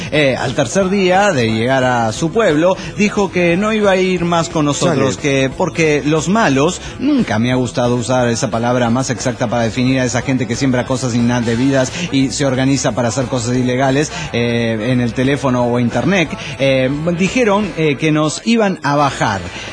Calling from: Cochabamba, Bolivia; de Cochabamba, Bolivia.

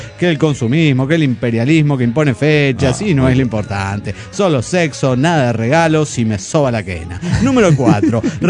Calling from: Buenos Aires, Argentina; de Buenos Aires, Argentina.

